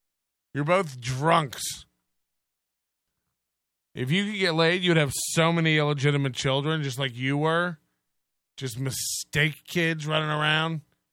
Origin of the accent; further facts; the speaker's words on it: Midwest, United States; So at Dela, I'm a Midwesterner, although your Nigerian theory made me smile.